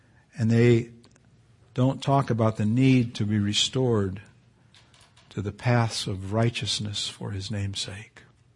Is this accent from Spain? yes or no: yes; Canary Islands, Spain; I remember as a boy growing up in the Canary Islands